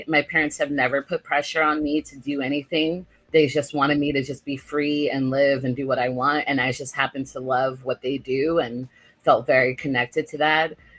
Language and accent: English; District of Columbia, United States; also born or lived in Brazil; Afro-Indigenous Brazilian. I'm Yoruba descendant. And I was born into a family of musicians. And I came to the U.S. in 1991. And I grew up in D.C. and that whole area.